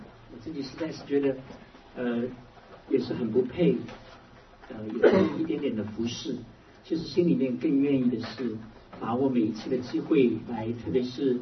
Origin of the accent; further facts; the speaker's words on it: China; now in North America; 我们是神州人，我们是华人，我们是中国人，我们也是中国的基督徒。今天我们大部分人也许家在北美，或者我们在这里求学，我们在这里工作，我们在这里安家